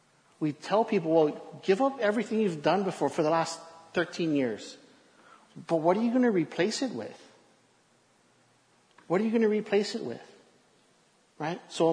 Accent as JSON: {"language": "English", "region": "Hawaii", "country": "United States", "said": "When I came back from treatment, it was 2007, and I'm from Hawaii."}